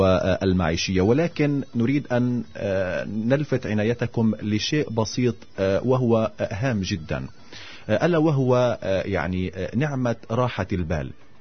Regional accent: Gaza Strip, Palestine; كلنا كفلسطينيين تحديدا نعيش في قطاع غزة، لدينا الكثير من المشاكل، الكثير من الهموم

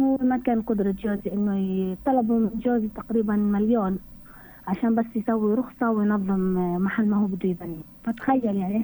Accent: Jerusalem, Palestine; احنا عندنا في فلسطين يعني بالقدس بالذات وضعنا كثير صعب يعني

